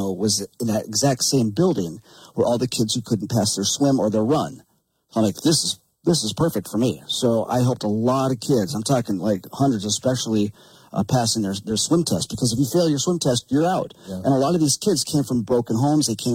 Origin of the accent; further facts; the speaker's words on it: Moorhead, Minnesota, United States; I'm from originally from Moorhead, Minnesota, right across the Red River from Fargo, North Dakota.